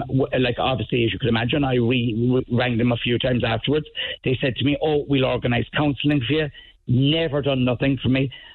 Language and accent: English; Munster, Ireland; born there; I was born in Besborough.